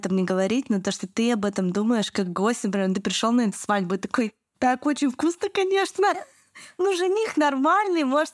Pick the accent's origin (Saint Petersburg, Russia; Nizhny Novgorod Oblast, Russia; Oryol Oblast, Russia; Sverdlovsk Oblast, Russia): Sverdlovsk Oblast, Russia; Yekaterinburg; Я из Екатеринбурга.